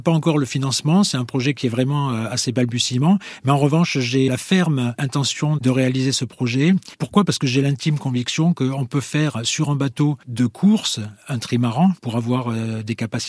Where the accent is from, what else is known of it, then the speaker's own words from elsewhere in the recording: France; moved away as an adult; je suis parti à 23 ans de France.